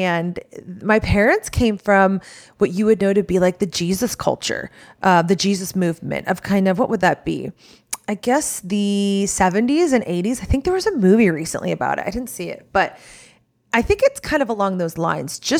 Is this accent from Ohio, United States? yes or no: yes; Newark, Ohio, United States; And yet they raised me in, when I tell you Hillbilly, Ohio, I'm from Newark, Ohio. Do y'all know where that's from? Probably not. But it is a world of its own.